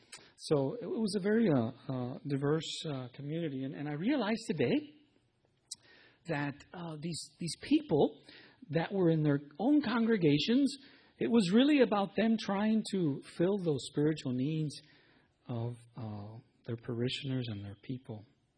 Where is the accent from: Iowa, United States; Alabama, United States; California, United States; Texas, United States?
Texas, United States; Robstown; I'm from South Texas. I grew up in a small town called Robstown. Robstown, Texas, and our mascot at our school was the Cotton Picke